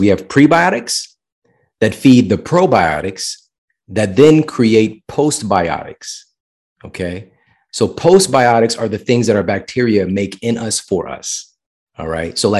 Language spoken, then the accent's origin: English; St. Louis, Missouri, United States; And this was from my hometown. So it was St. Louis University.